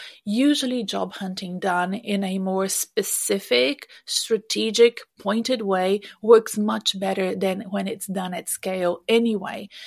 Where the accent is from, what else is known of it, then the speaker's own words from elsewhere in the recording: Brazil; English is a second language; moved away as an adult; now in Australia; I come from South America. I'm Brazilian and I moved here to Australia 24 years ago.